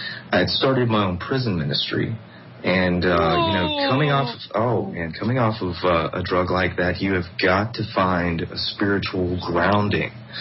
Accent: Texas, United States; You know, I'm from Texas. That's the way my father rolls, is horse ranch.

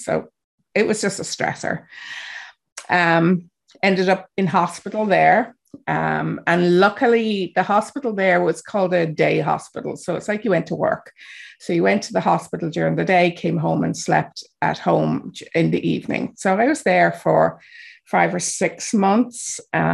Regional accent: Ireland; as I'm sure you can hear, I'm from Ireland. I grew up in Ireland. I am the eldest of 9 children.

